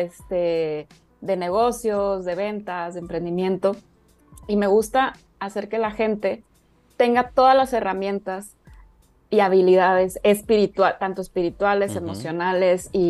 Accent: Mazatlán, Sinaloa, Mexico; now in Monterrey, Mexico; Bueno, yo soy de Mazatlán, Sinaloa. Me vine a Monterrey a estudiar con un 100% de beca.

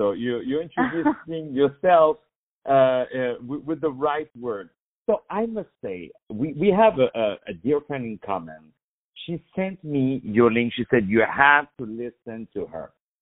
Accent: Paris, Île-de-France, France; now in Long Island, United States; So it's beautiful, from Paris, which is also my hometown, to Long Island.

